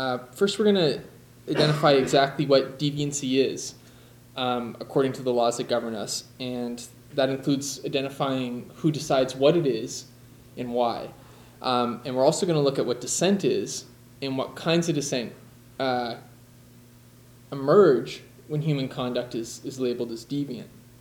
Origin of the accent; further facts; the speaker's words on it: Fredericton, New Brunswick, Canada; I came up from New Brunswick, and it's really nice. The crowds here are a bit bigger than they are in Fredericton.